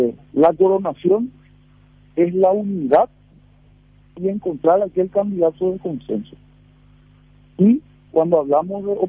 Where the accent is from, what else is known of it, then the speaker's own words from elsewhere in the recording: Paraguay; como paraguayos podemos reconciliarnos por un país mejor